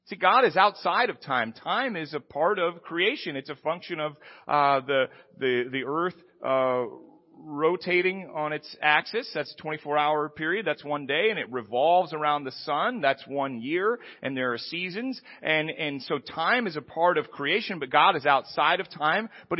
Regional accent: Fort Wayne, Indiana, United States; I grew up in Fort Wayne. I didn't speak French in Fort Wayne.

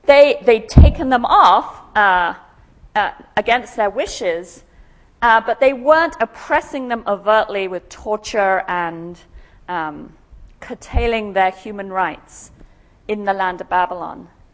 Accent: England, United Kingdom; moved away as an adult; now in United States; I want to stop and remember here the time I came to America from England, two countries divided by a common language.

